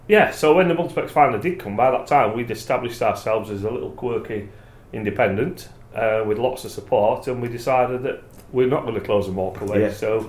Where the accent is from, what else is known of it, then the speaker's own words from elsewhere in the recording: Barnsley, Yorkshire and the Humber, United Kingdom; I'm from Barnsley, I've always lived in Barnsley, I've worked all over the place, but always come back to Barnsley.